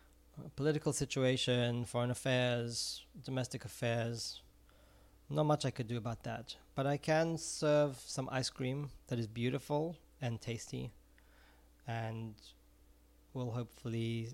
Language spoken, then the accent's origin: English; Israel; English is a second language; No, I'm originally from Israel.